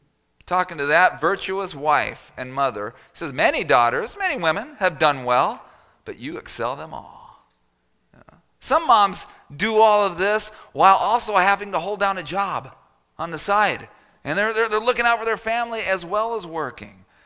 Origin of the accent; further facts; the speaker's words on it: Phoenix, Arizona, United States; Okay, the snow never got to me, growing up in Phoenix, Arizona.